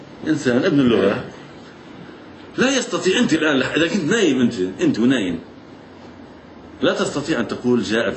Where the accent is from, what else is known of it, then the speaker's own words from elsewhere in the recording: Lebanon; first language Lebanese Arabic; أنا لغة لبنانية بدي أحكي لبناني طبيعي